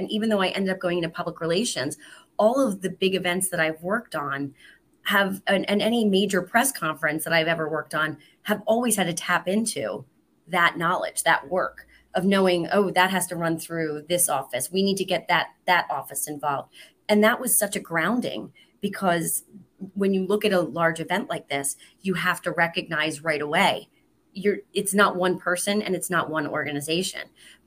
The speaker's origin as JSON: {"language": "English", "town": "Philadelphia", "region": "Pennsylvania", "country": "United States", "tie": "born or raised there", "said": "I'm originally from the Northeast, so I'm a Oxford Circle girl, made First Holy Communion in St. Martin of Tours. And so I certainly, you know, grow up with a lot of Philadelphia pride. My family's all from here. I'm 100% Irish"}